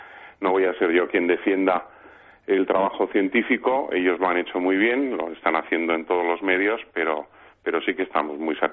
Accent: Spain; como español

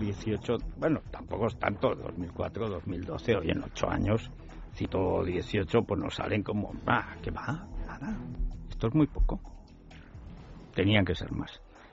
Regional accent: Spain; Como español que paga el sueldo de esta gentuza

